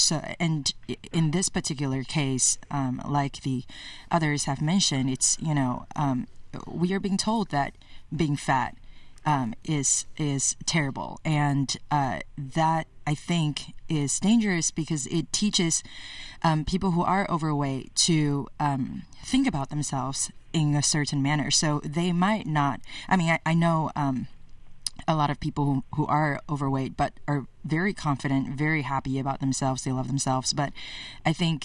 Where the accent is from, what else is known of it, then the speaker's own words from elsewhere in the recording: United States; obviously, you know, I'm Asian American, I'm Chinese, and I'm, you know, thinking about this from that lens.